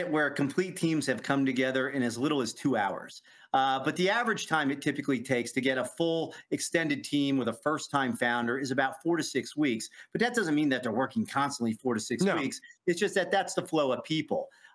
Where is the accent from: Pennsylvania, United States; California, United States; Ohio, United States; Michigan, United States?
Ohio, United States; Fairborn; also born or lived in Dayton; I grew up in Ohio and Fairborn, Ohio, Dayton, Ohio, but I went to NYU.